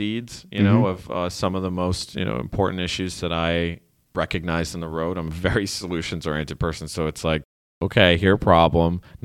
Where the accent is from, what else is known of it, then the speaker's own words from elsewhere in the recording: Quincy, Massachusetts, United States; We grew up together in Quincy.